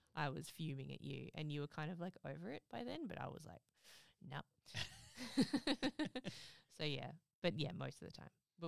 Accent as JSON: {"language": "English", "town": "Perth", "region": "Western Australia", "country": "Australia", "tie": "born there", "said": "I was born in Perth, but I'd never envisaged living here."}